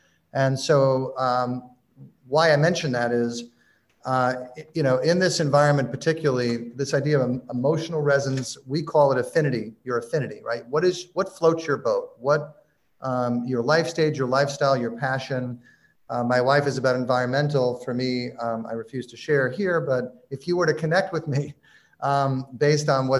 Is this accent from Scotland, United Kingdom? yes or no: yes; Glasgow, Scotland, United Kingdom; now in Edinburgh, United Kingdom; I'm from Glasgow for a while and I live in Edinburgh.